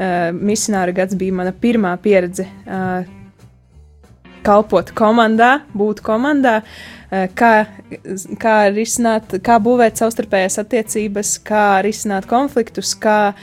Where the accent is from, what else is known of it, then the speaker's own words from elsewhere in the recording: Eglaine, Augšdaugava Municipality, Latvia; To es pavadīju Ilukstas novada Eglainas pagasta strēlniekos, jeb tā ir tāda vieta starp Eglaini un Subati, un tur es pavadīju savu bērnību, savas pusaudžu gadus, tad es mācījos Bebrenes vidusskolā, un tikai pēc tam es nonācu Daugavpilī